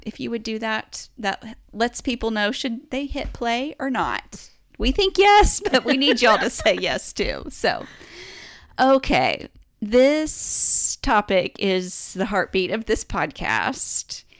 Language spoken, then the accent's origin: English; Tennessee, United States; But, you know, we came from East Tennessee. That's where our our mom our and dad are from.